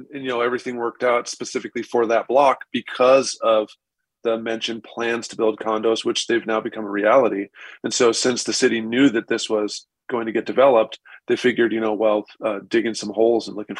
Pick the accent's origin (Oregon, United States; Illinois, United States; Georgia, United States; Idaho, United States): Idaho, United States; Boise; I'm originally from Boise, so I grew up there. I went to Bora High, and I went to Boise State as well.